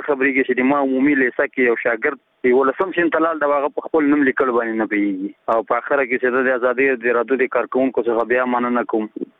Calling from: Nangarhar, Afghanistan; زه د ننګرهار ولایت دی ساره کې غلجی دی ولسوالۍ څخه دا پیغام درته سپتم

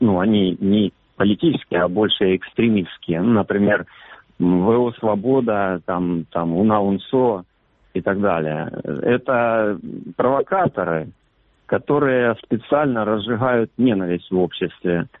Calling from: Sievierodonetsk, Luhansk Oblast, Ukraine; Я із Сєвєродонецька.

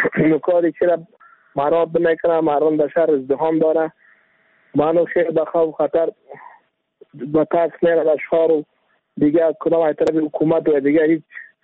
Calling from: Baghlan, Afghanistan; ولایت بغلان

